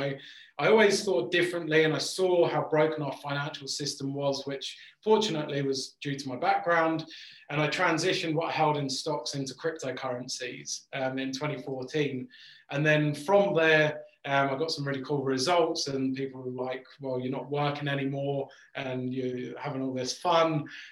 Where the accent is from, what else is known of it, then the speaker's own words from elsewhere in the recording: England, United Kingdom; accent: English; moved away as an adult; As you can tell, I'm English, or maybe, I don't know, maybe I've lost my English accent slightly, being here nearly seven and a bit years